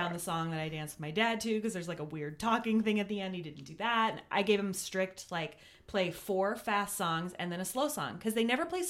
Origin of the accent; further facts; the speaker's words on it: Minnesota, United States; I'm proud Minnesotan.